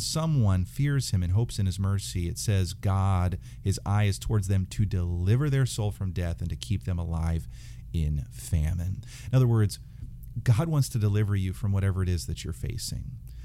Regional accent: United States; And as an American, I recognize that it's easy to think that we can do anything that our minds set to doing.

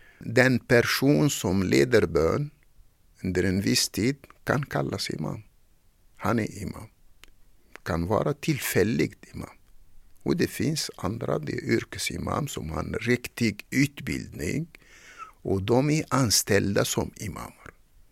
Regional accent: Tunisia; now in Stockholm, Sweden; Jag kom ursprungligen från Tunisien.

